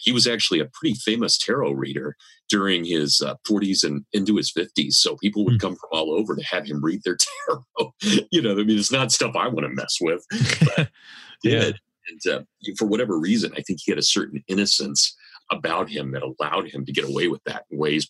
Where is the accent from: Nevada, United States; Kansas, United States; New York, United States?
Kansas, United States; accent: Kansas; sorry, my Kansas accent, really talks about that, right?